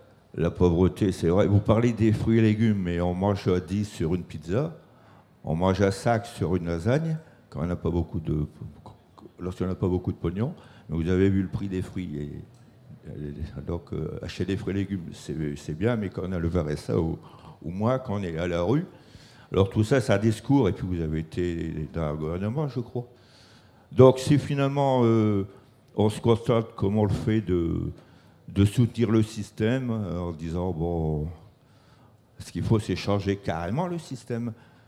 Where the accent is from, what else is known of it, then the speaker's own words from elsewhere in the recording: Dunkirk, Hauts-de-France, France; Je suis de Dunkerque.